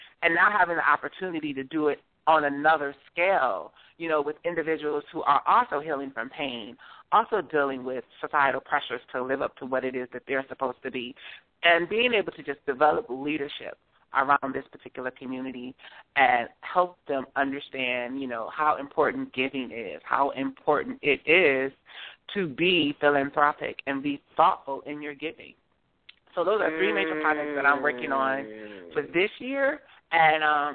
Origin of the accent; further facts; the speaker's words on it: Detroit, Michigan, United States; also born or lived in New Jersey / New York; And growing up in Detroit, I can always remember cooking was a big thing in our family.